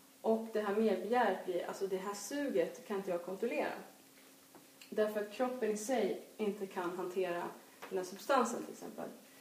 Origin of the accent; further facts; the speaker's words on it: Stockholm, Stockholm County, Sweden; Jag är från Stockholm och har hittat min hemmagrupp och min abstinens där.